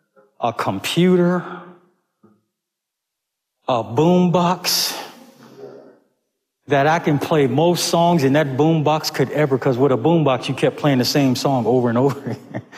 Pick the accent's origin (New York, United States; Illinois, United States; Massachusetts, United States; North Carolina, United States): New York, United States; Buffalo; I grew up in Buffalo, so we were able to get a couple Canadian channels